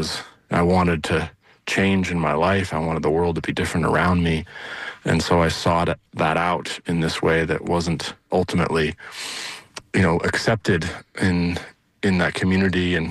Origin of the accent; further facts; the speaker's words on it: Norwich, Vermont, United States; is that valley where I was raised in Norwich, Vermont, and just was there catching salamanders and frogs.